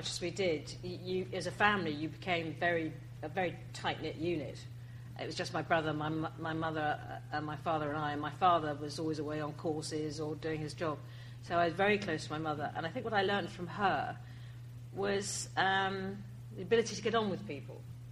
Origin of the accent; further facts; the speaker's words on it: South East England, United Kingdom; when I say I was brought up in the New Forest, it's a bit of a shorthand